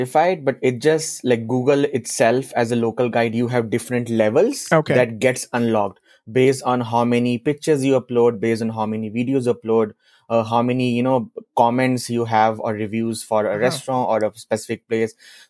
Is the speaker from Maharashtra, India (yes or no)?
no; Delhi, India; English is a second language; also born or lived in Germany; I was born and brought up in Delhi. You know, have spent I think most of my time in Delhi with my parents, and then obviously I moved to different you know cities to work. I moved to Germany to do my master.